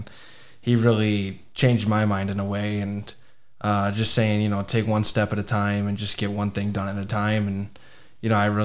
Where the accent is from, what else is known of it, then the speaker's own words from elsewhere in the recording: Durand, Michigan, United States; I'm from Durand, Michigan, which is by Flint. It's just 10 minutes west of Flint.